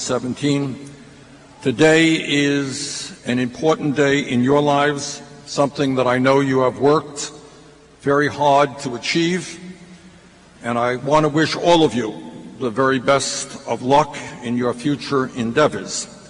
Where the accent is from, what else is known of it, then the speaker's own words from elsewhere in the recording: Brooklyn, New York, United States; I grew up in Flatbush. And like Senator Schumer, graduated from James Madison High School.